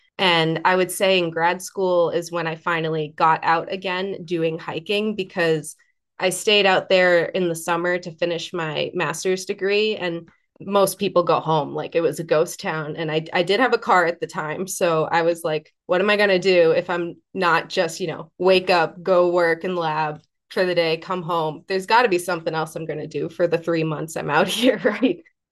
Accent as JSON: {"language": "English", "town": "Watertown", "region": "Massachusetts", "country": "United States", "tie": "born or raised there", "said": "Yeah, I grew up in Watertown."}